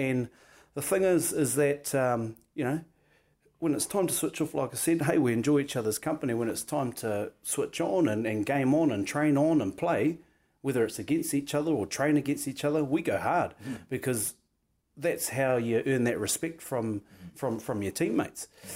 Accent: New Zealand; I'm a Kiwi. I'm from New Zealand and I love my country and this is me.

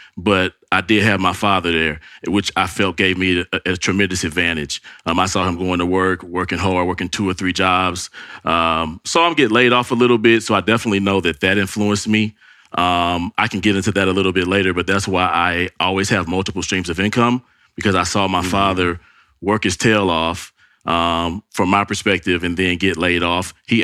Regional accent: Jackson, Mississippi, United States; So originally I'm from Jackson, Mississippi. So I was, you know, born and raised in Jackson, Mississippi. I am African-American.

